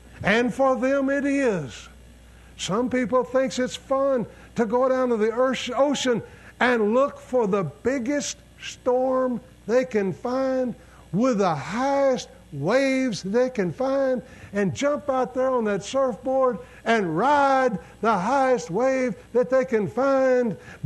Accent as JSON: {"language": "English", "region": "Texas", "country": "United States", "tie": "born or raised there", "said": "I was born and raised in West Texas, in the desert. It's a long ways to the closest beach."}